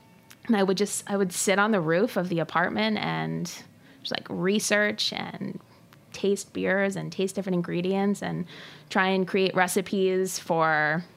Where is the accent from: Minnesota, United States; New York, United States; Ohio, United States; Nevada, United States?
New York, United States; I grew up right outside of Manhattan, and although in hindsight, I didn't really know the food world of Manhattan.